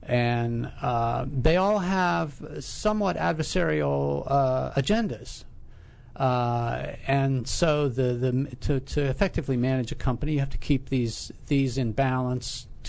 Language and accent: English; Blanchester, Ohio, United States; This is a corn and soybean town in southern Ohio called Blanchester, Ohio.